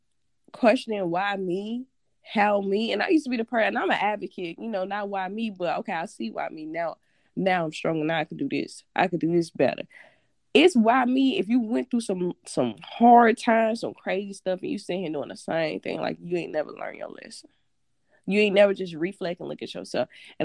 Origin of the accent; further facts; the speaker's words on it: Chicago, Illinois, United States; I'm from Chicago. Born and raised. I don't care where I've been stationed at. Chicago to the bone.